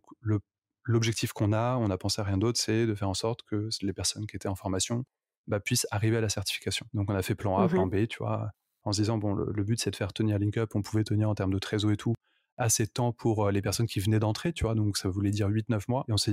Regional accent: Paris, Île-de-France, France; je suis parisien, donc j'aime beaucoup vivre à Paris.

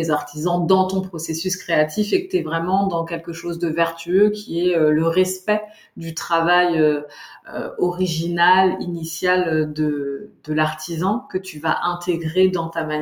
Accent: Paris, Île-de-France, France; born there; je suis basée en région parisienne, je suis née à Paris.

